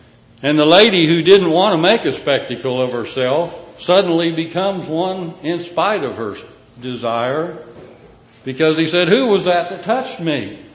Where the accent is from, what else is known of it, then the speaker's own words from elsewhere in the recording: the Ozarks, United States; Jeff, forgive me, I'm from the Ozarks. Not really that. I got my little bit of education in central Missouri, but I still sound like a hillbilly.